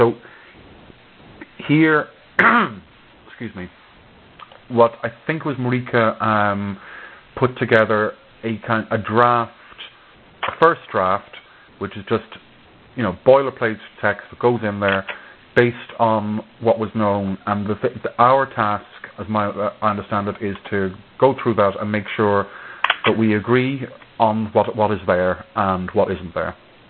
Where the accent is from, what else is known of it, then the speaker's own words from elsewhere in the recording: Ireland; Remember, I am Irish.